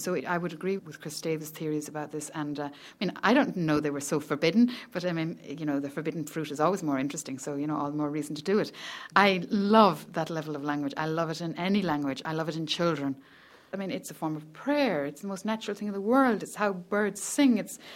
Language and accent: English; Ireland; Being a woman maybe comes into it after that, and being Irish is maybe the least of my worries, quite honestly.